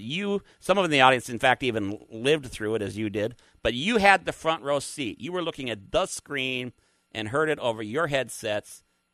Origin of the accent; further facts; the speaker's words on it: Minnesota, United States; When I was growing up in Minnesota, I read every space-related book in the library of Ron Elementary School.